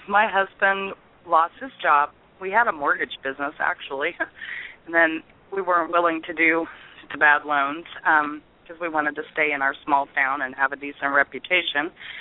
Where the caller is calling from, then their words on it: Missouri, United States; I'm calling from Missouri.